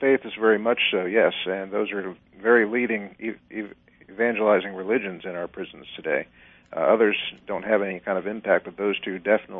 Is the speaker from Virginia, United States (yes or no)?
no; Florida, United States; Here in my home state of Florida, we had around 4% of the population being Islamic.